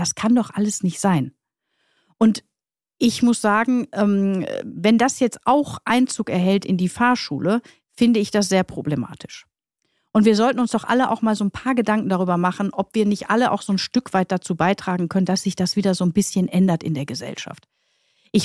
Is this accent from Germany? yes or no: yes; North Rhine-Westphalia, Germany; ich komme ja aus dem Ruhrpott